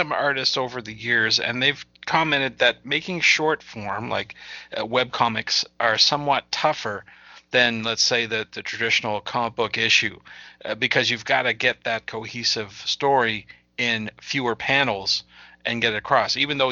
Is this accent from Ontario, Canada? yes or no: no; Newfoundland and Labrador, Canada; I'm talking to you from Newfoundland and I'm a Newfoundlander